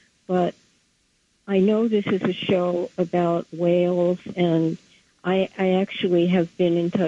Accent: New York, United States; I'm a New Yorker, and I rescued feral cats and kittens for years, and I'm retired. I'm 84 years old now, so I can't do it anymore.

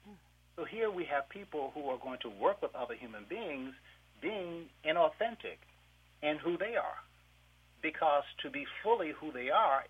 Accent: Apalachicola, Florida, United States; born or raised there

